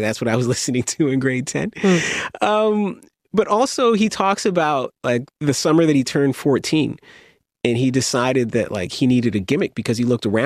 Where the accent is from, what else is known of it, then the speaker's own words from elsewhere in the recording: Mississauga, Ontario, Canada; you asked me where I grew up, Mississauga, right next to Toronto.